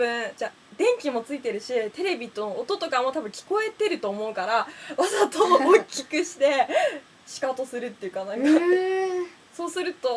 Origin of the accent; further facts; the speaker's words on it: Hokkaido, Japan; で私が北海道だから。